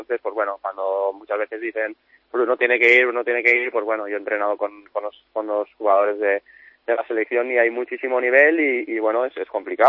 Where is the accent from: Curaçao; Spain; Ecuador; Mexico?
Spain; Artana, Valencian Community; Y un pueblo muy pequeño de Castellón.